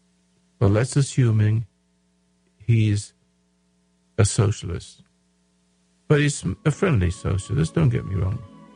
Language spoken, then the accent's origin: English; Houston, Texas, United States; And I came into this world, I came into from Houston, Texas